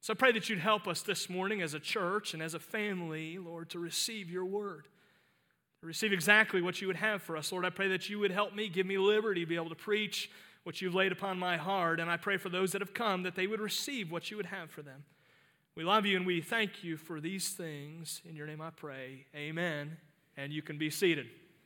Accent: Cleveland, Ohio, United States; I grew up in Cleveland. Many of you know that about me.

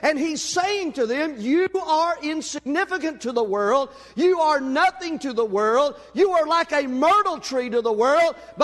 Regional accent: Tennessee, United States; I'm from Tennessee, and when we talk about oak, we talk about the mighty oak tree.

